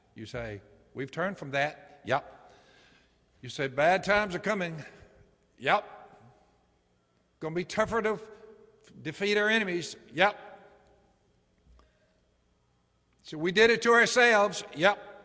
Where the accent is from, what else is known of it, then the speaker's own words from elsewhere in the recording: Wisconsin, United States; Now, I'm in from Wisconsin, home of the greatest cheese makers of all time, but not so much with duck calling skills. However, boy, is there ever hope for Wisconsin.